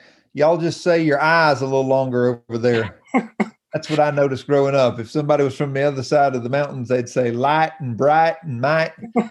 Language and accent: English; North Carolina, United States; I grew up in Stokes County, which is just down the road from Mayberry.